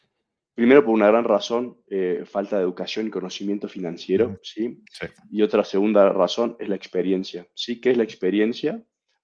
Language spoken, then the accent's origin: Spanish; Argentina; now in Mexico City, Mexico; Soy argentino, pero vivo en Ciudad de México.